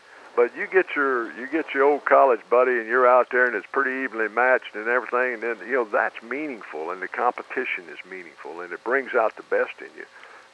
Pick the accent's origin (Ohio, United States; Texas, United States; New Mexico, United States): Texas, United States; Orange; I grew up in Orange.